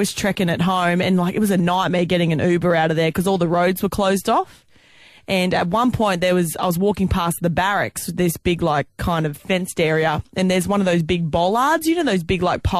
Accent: Stanthorpe, Queensland, Australia; which is kind of near my hometown, Stanthorpe in Queensland.

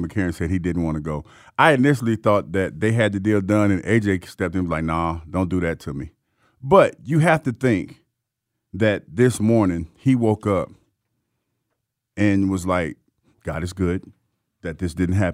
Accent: Ohio, United States; And I'm from Ohio, so I feel like I have the right to say this.

